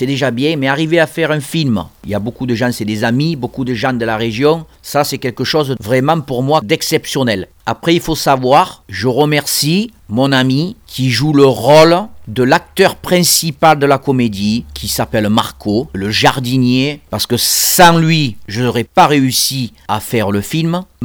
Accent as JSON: {"language": "French", "town": "Manosque", "region": "Provence-Alpes-Côte d'Azur", "country": "France", "tie": "born there", "said": "Je suis né à Manosque."}